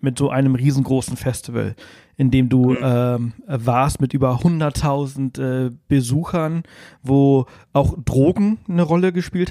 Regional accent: Spain; ich bin halt in Spanien aufgewachsen, was auch sehr religiös ist und wir mussten als Kinder ständig in die Kirche gehen

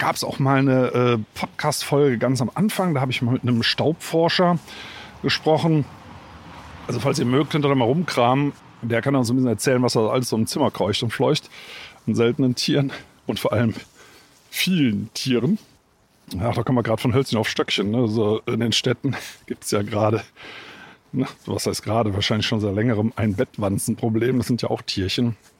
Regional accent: Germany; Zumindest bei uns in der Eifel nicht.

